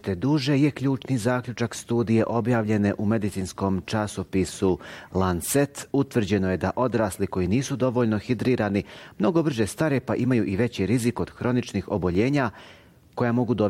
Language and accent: Bosnian; Bosnia & Herzegovina; barem tamo kod nas u Bosni, ja najviše volim bosanski lonac